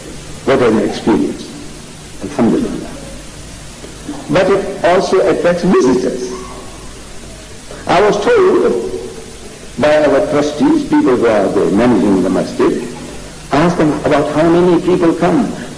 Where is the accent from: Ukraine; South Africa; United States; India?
South Africa; I'm from South Africa.